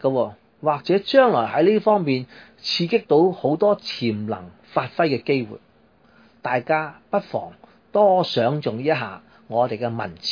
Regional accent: China; 原来我们中国人讲到用一把刀来裁衣服

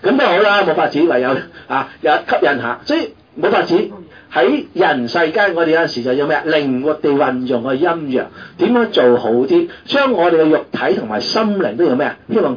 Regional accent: China; 宇宙我哋中國人個哲學就用咗道呢個字

